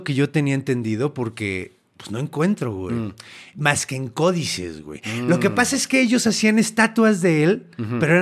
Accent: Mexico; Estas cosas que estoy diciendo ya deberían de saberlas porque pues, somos mexicanos.

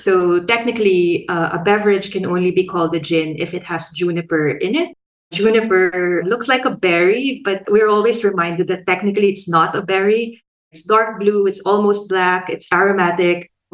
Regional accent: Philippines; now in Australia; I'm a Filipino sociologist based in Australia

